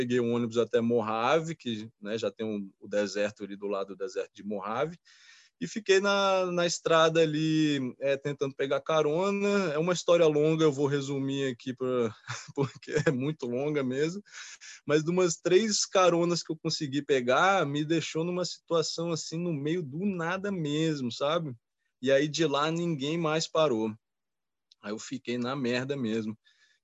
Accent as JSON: {"language": "Portuguese", "country": "Brazil", "lives_now": "United States", "said": "Venho lá do Brasil para escalar em Bishop, como é que eu não vou? No Brasil é quente o ano todo"}